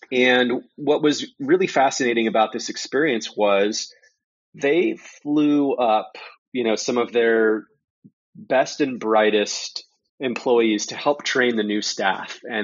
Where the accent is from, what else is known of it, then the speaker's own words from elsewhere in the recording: Texas, United States; And I grew up in Texas, which didn't have a lot of Chick-fil-A growing up